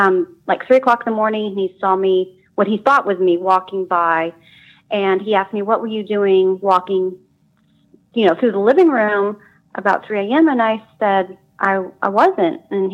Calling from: Oklahoma, United States; I'm calling from Oklahoma.

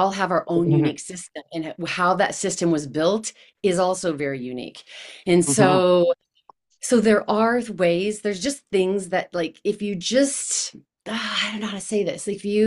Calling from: Midwest, United States; I am in the good Midwest, right in the middle of the country, in like 4 hours south of Chicago.

